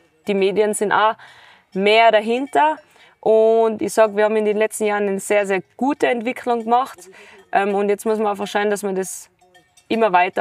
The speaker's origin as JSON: {"language": "German", "region": "Tyrol", "country": "Austria"}